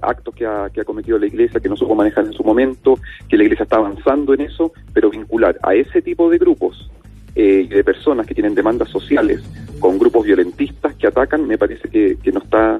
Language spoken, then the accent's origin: Spanish; Chile; nos habla una vez más del anhelo y de la necesidad que tenemos nosotros como sociedad chilena de mirarnos a los ojos